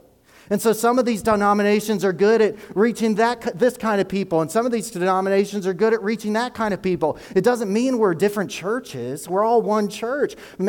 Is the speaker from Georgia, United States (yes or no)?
yes; Georgia, United States; I grew up in Georgia.